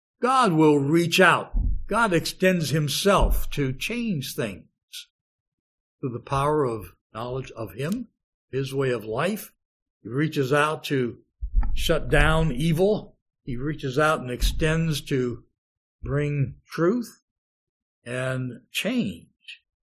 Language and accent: English; Youngstown, Ohio, United States; The river in my hometown of Youngstown, Ohio, the Mahoning River, also so polluted by steel mills along the river, there was no life in the river.